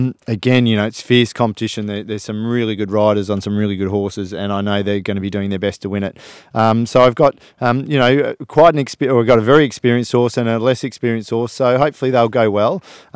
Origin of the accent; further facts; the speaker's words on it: Australia; As to the heat, I'm an Aussie, so I love it.